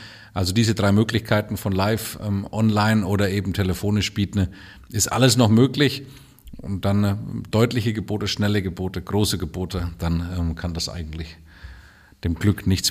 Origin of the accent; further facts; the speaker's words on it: Bavaria, Germany; Ja, ich hoffe, es wird auch ähnlich, wie wir es aus den heimatlichen Gefilden kennen. Und wir bekommen so ein bisschen das bayerische Flair hier reproduziert.